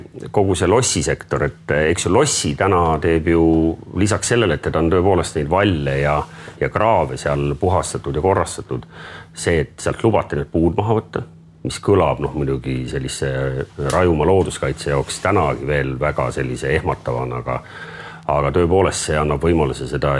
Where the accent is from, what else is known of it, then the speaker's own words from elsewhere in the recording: Kuressaare, Saare County, Estonia; Nii et mina kasvasin Kuressaares üles ja enne kui keskkool läbi, ma tegelikult sealt nagu palju välja ei sattunud.